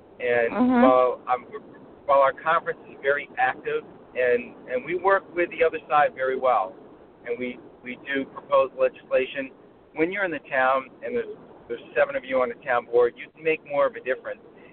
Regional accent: Colonie, New York, United States; Well, I was raised in Colony. I'm a alumni of Colony Central High School in Siena College, and as I was growing up, I was very proud of my community.

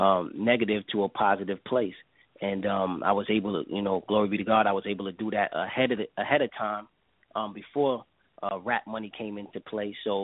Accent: New York, United States; moved away; And I'm originally from Queens, South Jamaica, Queens, New York, and at the moment, I guess I'm 2 weeks in. I just moved from New York to South Ca

